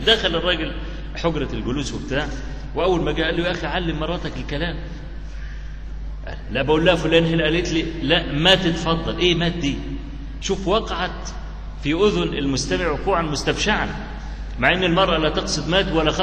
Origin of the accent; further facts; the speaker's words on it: Egypt; لطوخ دي جمع لطخ يعني عندنا في مصر